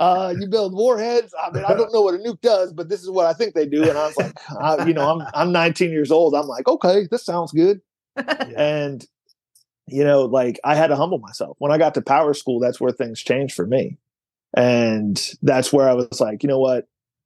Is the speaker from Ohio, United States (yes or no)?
yes; Cleveland, Ohio, United States; I grew up in Cleveland, so the education system wasn't that good back in the 90s either.